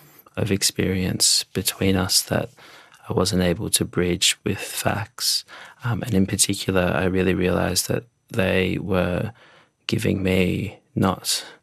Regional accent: Australia; being Australian and growing up in Australia

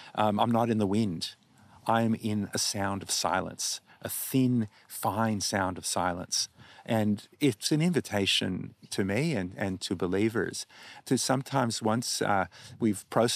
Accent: Australia; I wasn't because I was Jewish, and they couldn't imagine that you could be both Jewish and Australian.

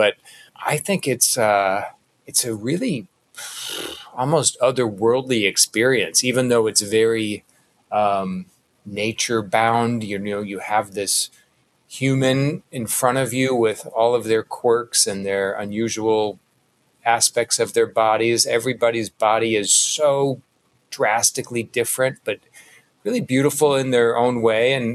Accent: Midwest, United States; One, I grew up in the Midwest

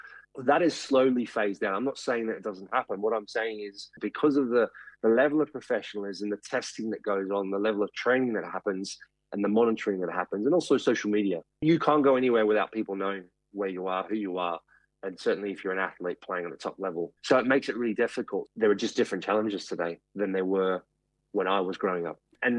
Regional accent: Australia; growing up in Australia

